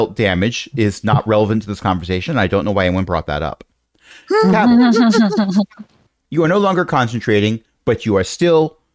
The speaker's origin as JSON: {"language": "English", "country": "United States", "said": "As an American, I could say blame imperial, but I'm not going to because I'm an American."}